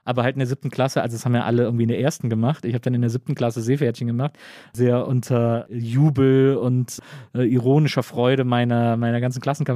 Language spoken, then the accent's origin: German; Wesseling, North Rhine-Westphalia, Germany; ich komme aus Wesselingen, das ist zwischen Köln und Bonn